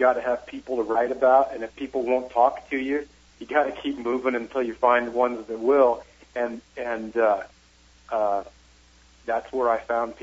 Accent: Chesterfield, Missouri, United States; Oh, okay. Well, I grew up in Chesterfield.

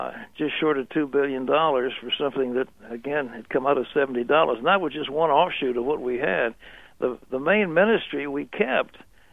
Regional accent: Virginia, United States; But God led me to leave New York City and come down to Virginia, where my home state

